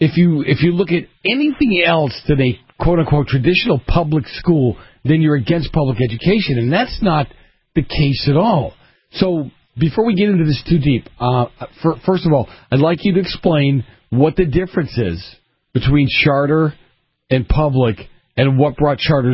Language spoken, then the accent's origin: English; Boston, Massachusetts, United States; You know, when I was a kid growing up in Boston, we had the North Bennett Street Industrial School.